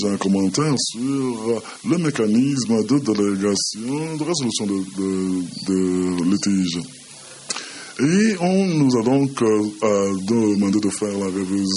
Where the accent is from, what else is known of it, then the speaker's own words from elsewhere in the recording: Tunisia; je viens de la Tunisie.